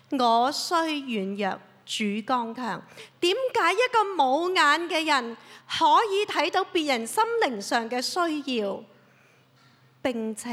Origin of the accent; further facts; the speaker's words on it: Hong Kong; also born or lived in China; 我在内地出世，几岁的时候发现个眼出现了白点，这只左眼是假的，所以这么漂亮。于是就来到香港读盲校。